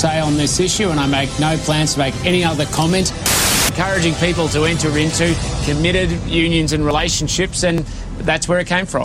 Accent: Mount Martha, Victoria, Australia; I grew up in, a few places, but for the most part, sort of like from about the age of seven on the Mornington Peninsula, in a place called Mount Martha

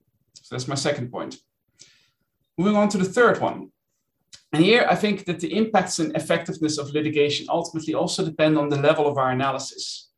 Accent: Netherlands; English is a second language; an example that I mentioned earlier from my home country, the investment dispute between Uniper and the Dutch government

